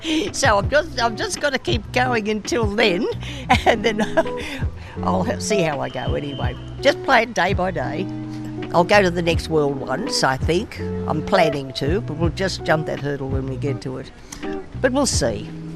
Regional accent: Sydney, New South Wales, Australia; I came from Sydney and I swam at Brightley Sands.

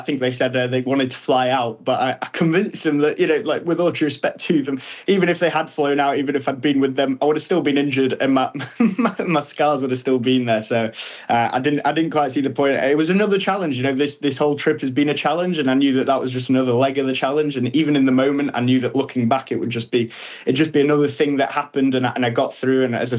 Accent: United Kingdom; every day you wake up and as a Westerner, as a Brit, you're sort of thinking, oh my God, I'm in Iran, and you can't quite believe it.

